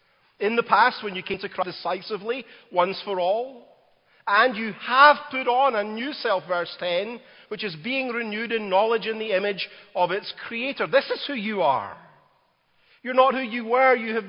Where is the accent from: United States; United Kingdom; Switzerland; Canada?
United Kingdom; Glasgow, Scotland; In the center of Glasgow, my hometown in Scotland, there's a bridge built over an 8-lane highway.